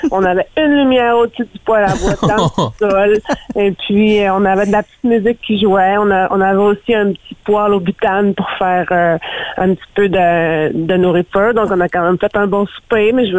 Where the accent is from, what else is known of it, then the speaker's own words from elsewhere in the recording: Alma, Quebec, Canada; Moi, je viens d'Alma, au lac Saint-Jean, okay.